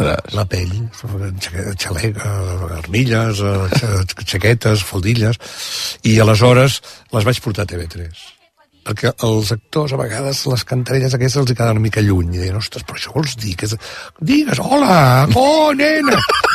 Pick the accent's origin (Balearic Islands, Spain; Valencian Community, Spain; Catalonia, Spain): Catalonia, Spain; Sitges; Jo soc de Sitges i la gent, la majoria en aquell moment també eren de Sitges.